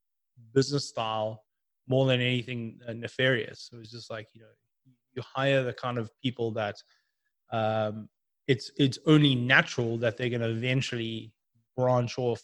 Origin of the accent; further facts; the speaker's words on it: Durban, KwaZulu-Natal, South Africa; growing up in Durban